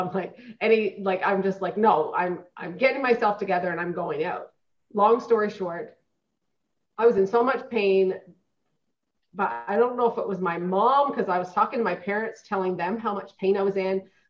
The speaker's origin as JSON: {"language": "English", "region": "Newfoundland and Labrador", "country": "Canada", "tie": "born or raised there", "said": "I was raised in a small town, Newfoundland. I was born and raised in Newfoundland, you know, went off to college"}